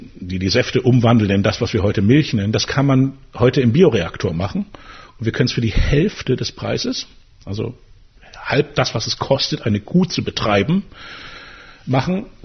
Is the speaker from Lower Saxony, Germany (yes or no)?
no; Hamburg, Germany; meine Heimatstadt Hamburg